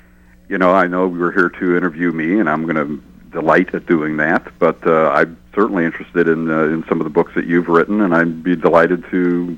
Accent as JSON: {"language": "English", "town": "Euclid", "region": "Ohio", "country": "United States", "tie": "born or raised there", "said": "I grew up in Euclid, Ohio, and CKLW. Came across the lake and was my favorite and my friend's favorite stations in the late 60s."}